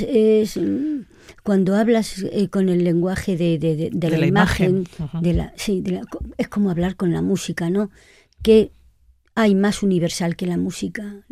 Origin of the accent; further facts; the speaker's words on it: Castilla-La Mancha, Spain; aunque soy del centro de España, soy manchega, pues me siento que formo parte de una cultura mediterránea.